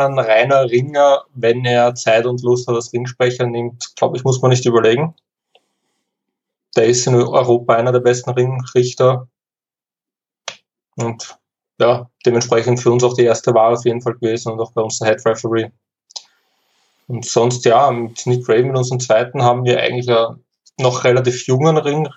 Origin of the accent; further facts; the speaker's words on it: Neunkirchen, Lower Austria, Austria; ich komme aus Neunkirchen. Wohne momentan woanders, aber ziehe wahrscheinlich eh auch wieder retour.